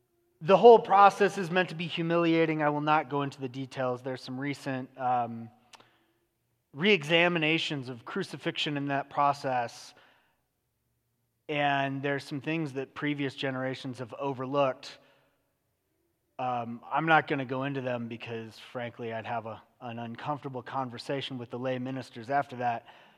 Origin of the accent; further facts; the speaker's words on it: California, United States; I'm Californian.